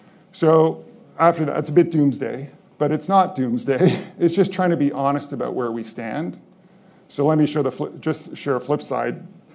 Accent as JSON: {"language": "English", "country": "Canada", "said": "I'll hold my home country to account for a moment, Canada."}